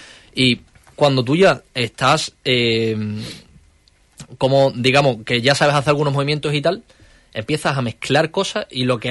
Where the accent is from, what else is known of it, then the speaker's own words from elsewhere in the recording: Huelva, Andalusia, Spain; todos somos de Huelva